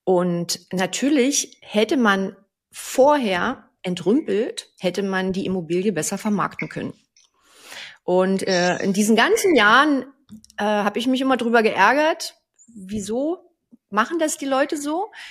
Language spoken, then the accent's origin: German; Burg, Saxony-Anhalt, Germany; ich bin in Burg aufgewachsen und die Baustelle meiner Eltern hat mich geprägt. Ich habe also lieber mit Steinen gespielt als mit Barbie-Puppen. Ich bin ein typischer Ossi